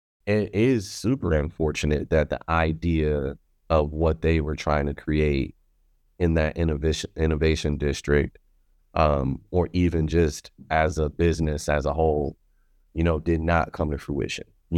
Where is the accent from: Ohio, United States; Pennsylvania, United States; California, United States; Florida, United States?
Ohio, United States; Toledo; I am a Toledo native, born and raised in Toledo. I'm 42 years old.